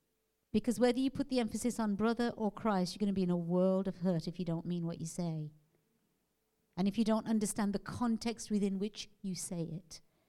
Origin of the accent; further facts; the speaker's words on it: West Midlands, United Kingdom; born there; And so I was born in the Midlands, West Midlands.